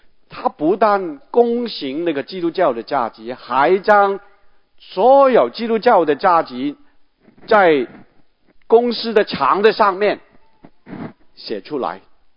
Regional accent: Guangdong, China; 我们广东人就说，这些人就是一条腿踏两条船

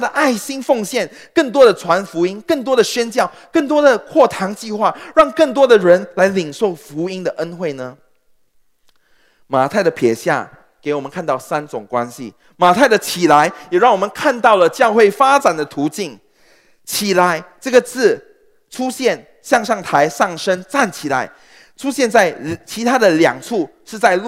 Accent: Singapore; 当我一说我是新加坡人，我是外国人的时候

